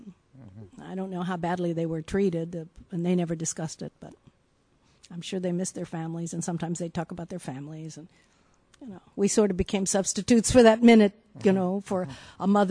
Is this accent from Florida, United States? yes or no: no; Salinas, California, United States; I used to describe the town as saying when I was growing up in Salinas, it was kind of this dichotomy.